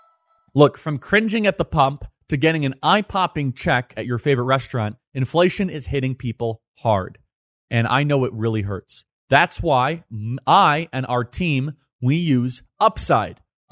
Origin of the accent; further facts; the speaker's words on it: United States; I grew up in America, and so did you, where we could have election results a couple hours after polls close.